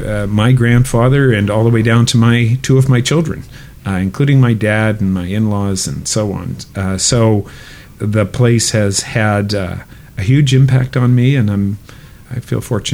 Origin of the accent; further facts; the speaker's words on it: Sydney, Nova Scotia, Canada; also born or lived in Antigonish; I was born in Antigonish, Nova Scotia in 1961. I grew up there for a short time, and my family moved around until we settled in Sydney around grade one, and all my formative years were in Sydney before I went off to St. Evex.